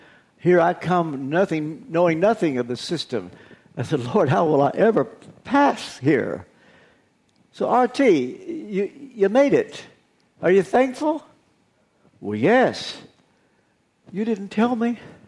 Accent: Kentucky, United States; I grew up in Kentucky when there were only 48 states. In those days, our slogan in Kentucky was, "Thank God for Arkansas."

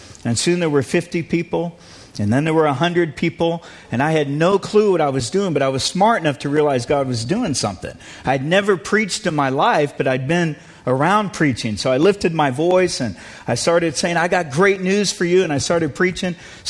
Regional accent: DR Congo; now in United States; As Pastor said, I grew up in the Congo. My parents were missionaries.

